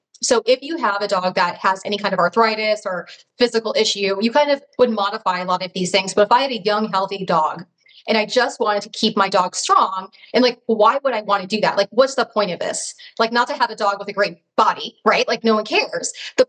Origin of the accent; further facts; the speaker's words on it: Los Angeles, California, United States; I was recently in my hometown of Los Angeles